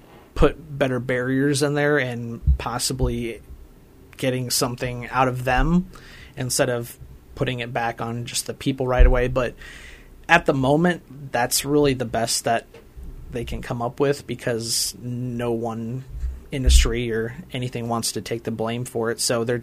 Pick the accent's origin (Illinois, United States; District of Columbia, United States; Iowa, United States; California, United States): Iowa, United States; Storm Lake; I'm from the Storm Lake area, and we've always had struggles with different water quality issues and stuff.